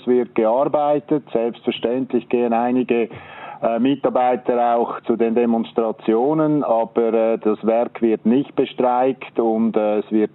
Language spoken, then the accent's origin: German; Switzerland; Also als Schweizer ist man immer auf der neutralen Seite